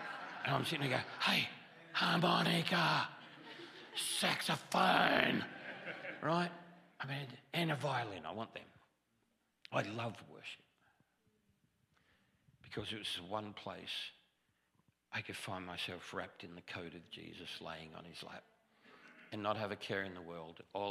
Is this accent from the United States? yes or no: no; Australia; I'm Australian.